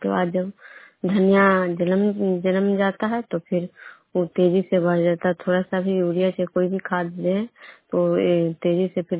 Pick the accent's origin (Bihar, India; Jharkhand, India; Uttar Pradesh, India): Bihar, India; Vishnupur; मैं विष्णुपुर ग्राम खजरा पंचायत नालंदा जिला नवनसा प्रखंड के निवासी हूँ।